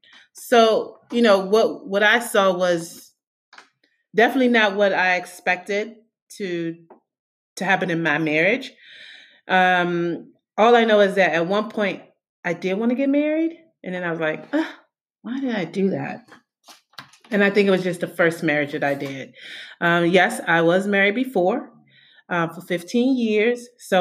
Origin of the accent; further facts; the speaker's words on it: Washington, District of Columbia, United States; born and raised in Washington, D.C. D.C., yes, yes, yes.